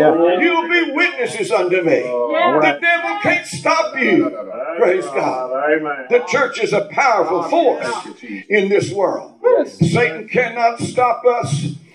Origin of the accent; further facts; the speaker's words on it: Georgia, United States; I'm from Georgia. I'm down south, you know.